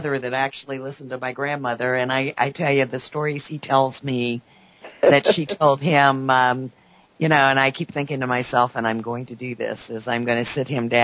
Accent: New Orleans, Louisiana, United States; I mean, I come from New Orleans. I mean, I grew up with Creole.

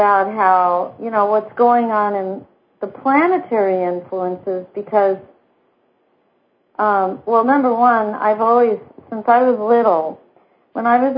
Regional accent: California, United States; I grew up in Southern California watching the stars and things flying around the sky and whatnot at night

